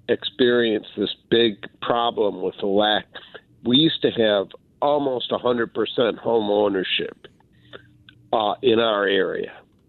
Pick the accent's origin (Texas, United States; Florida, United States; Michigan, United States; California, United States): Michigan, United States; I am born and raised in the St. Mary's area, Grand River and Greenfield kind of area.